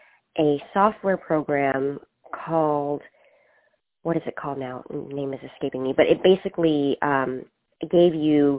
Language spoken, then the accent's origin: English; United States; born there; I'm Chinese American. I was born in the States, and I speak Chinese, but my Chinese isn't that good.